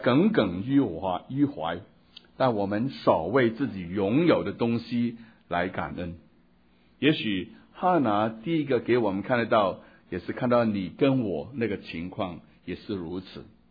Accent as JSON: {"language": "Chinese", "region": "Guangdong", "country": "China", "said": "那我们广东人坐月子不是吃喝那个鸡汤的"}